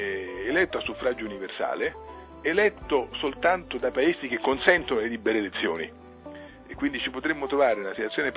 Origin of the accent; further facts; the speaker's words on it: Rome, Lazio, Italy; Io sono di Roma.